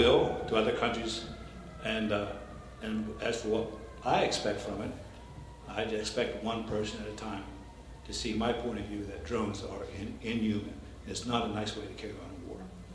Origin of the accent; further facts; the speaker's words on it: Pennsylvania, United States; my home state of Pennsylvania, 3 million plus citizens.